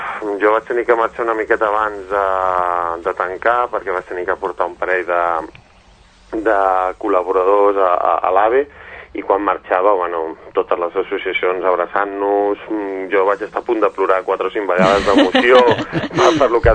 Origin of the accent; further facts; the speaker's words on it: Sabadell, Catalonia, Spain; now in Girona, Spain; jo que soc de Girona, bueno, que visc a Girona perquè soc de Sabadell